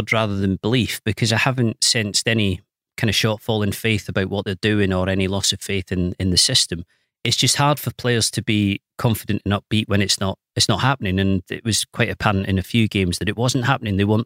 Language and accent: English; Scotland, United Kingdom; I'm Scottish